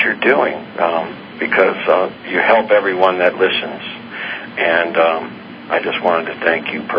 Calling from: Albuquerque, New Mexico, United States; I'm calling from Albuquerque.

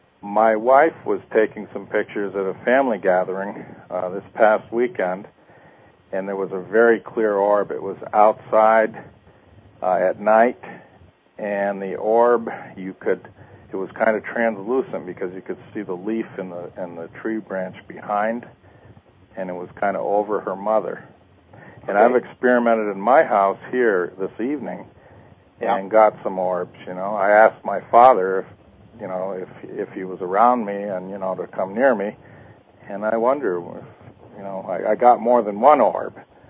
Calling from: Costa Rica; I'm calling from Costa Rica.

